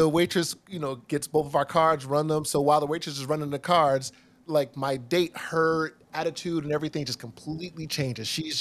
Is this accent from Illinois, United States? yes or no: yes; Chicago, Illinois, United States; Born and raised in Chicago, and I love the cities.